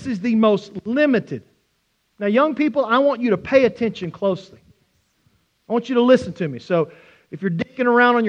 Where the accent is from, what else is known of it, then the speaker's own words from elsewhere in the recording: Oklahoma, United States; You know, I was always taught, growing up in Oklahoma, there's two words.